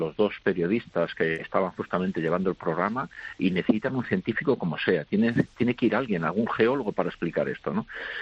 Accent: Salamanca, Castile and León, Spain; now in Canary Islands, Spain; yo soy de Salamanca, ¿no? Y llevo aquí 40 años en Canarias, es decir, soy un canario de adopción

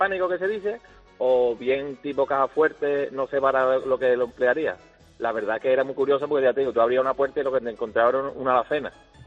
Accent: Cádiz, Andalusia, Spain; yo soy de Cádiz

